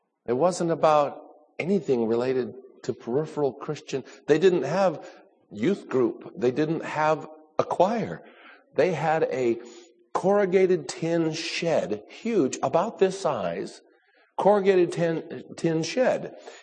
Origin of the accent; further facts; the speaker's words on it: California, United States; now in Sacramento, United States; when I was from Southern California, when I was an assistant pastor, and I got called to go to Sacramento to plant a church 20-some years ago.